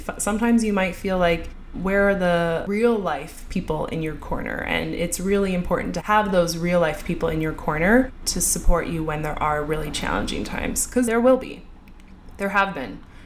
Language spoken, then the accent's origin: English; Vancouver, British Columbia, Canada; I grew up in Vancouver.